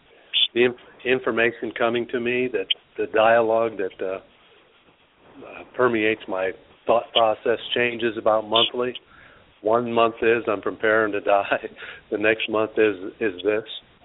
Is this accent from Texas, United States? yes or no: yes; Austin, Texas, United States; from Austin, Texas.